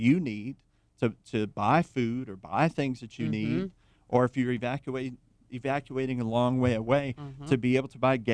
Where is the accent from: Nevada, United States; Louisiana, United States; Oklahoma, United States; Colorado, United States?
Louisiana, United States; Thibodaux; growing up in Thibodaux in Hurricane Land